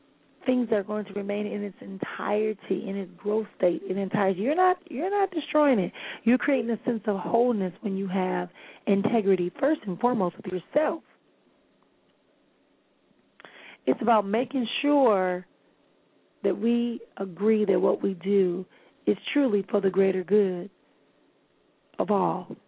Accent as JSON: {"language": "English", "town": "Milwaukee", "region": "Wisconsin", "country": "United States", "tie": "born or raised there", "said": "My book tour will begin on the 19th of January in my hometown of Milwaukee and work its way down south and then eastwardly."}